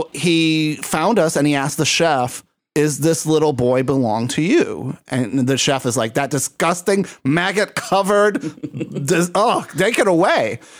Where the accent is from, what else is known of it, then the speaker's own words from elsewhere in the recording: Puerto Rico; Well, so this is my father and we grew up in Puerto Rico